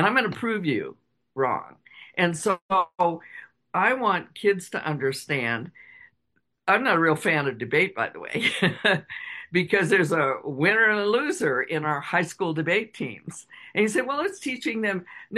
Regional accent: United States; No, I'm American. I'm in Colorado.

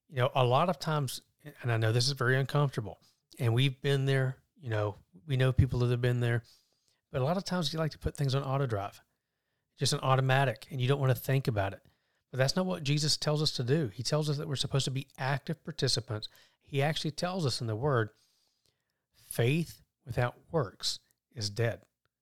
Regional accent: the South, United States; Well, you know, we're from the South. What can I say? At least I am.

